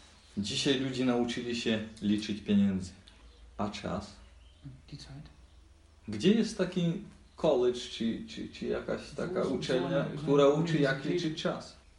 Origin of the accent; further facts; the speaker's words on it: Ukraine; Polish is a second language; U nas na Ukrainie starych ludzi, dużo starych ludzi, oni zgubili się w czasie.